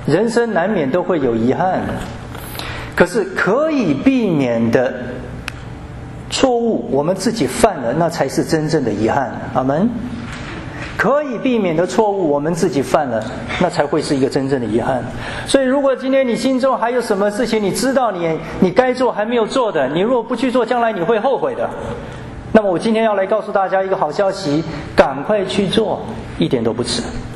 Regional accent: China; 可是我们中国人特别很怕谈死亡这两个字

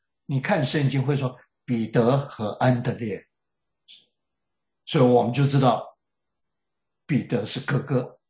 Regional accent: China; 我们中国人一些文化习俗跟犹太人很像，我们中国人会尊师重道，尊重年长的。

